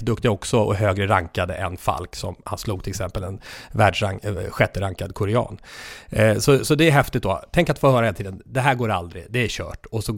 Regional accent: Sweden

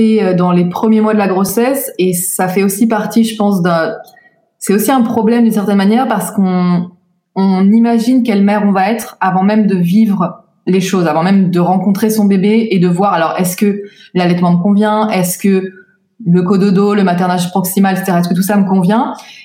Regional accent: France; moved away as an adult; j'ai toute ma famille en France, énormément d'amis en France. J'ai grandi en France jusqu'à mes 26 ans

